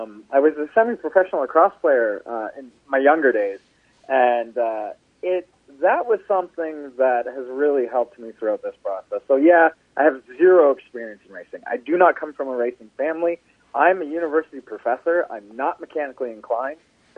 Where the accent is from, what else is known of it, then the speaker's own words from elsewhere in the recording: Waterloo, Ontario, Canada; growing up, I grew up in Waterloo, Ontario.